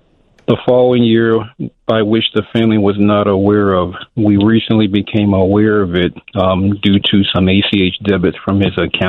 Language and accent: English; Chicago, Illinois, United States; I'm from Chicago, but I happen to be in the state of Georgia now.